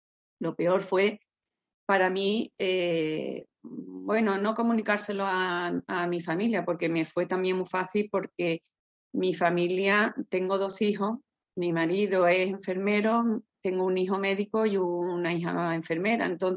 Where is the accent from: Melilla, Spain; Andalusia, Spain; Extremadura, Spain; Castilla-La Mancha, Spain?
Andalusia, Spain; Cádiz; como he dicho, yo soy de Cádiz.